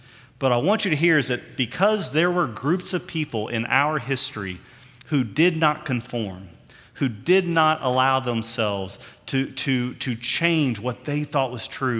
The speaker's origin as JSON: {"language": "English", "region": "Kentucky", "country": "United States", "tie": "born or raised there", "said": "when I grew up in Kentucky, I was always taught that God ordained the King James Version from on high"}